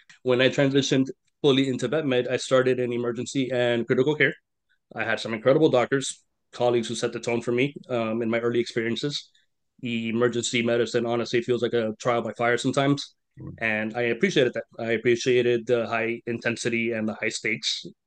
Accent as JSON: {"language": "English", "town": "Miami", "region": "Florida", "country": "United States", "tie": "born or raised there", "said": "I mean, I wasn't born here, but I came here as a baby. So it's the same thing to me."}